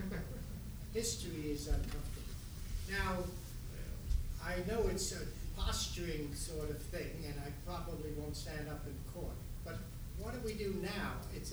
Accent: Florida, United States; I come from Florida. The state has passed a law that applies to elementary school and high school

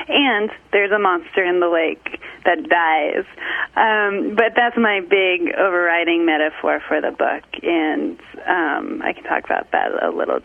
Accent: Cooperstown, New York, United States; it's very much about my hometown of Cooperstown, New York.

